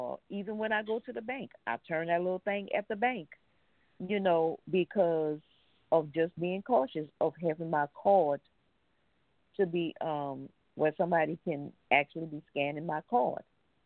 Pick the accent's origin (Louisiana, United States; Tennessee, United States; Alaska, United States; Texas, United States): Louisiana, United States; New Orleans; I guess with me, growing up in New Orleans, I've always been aware because we've always had things to happen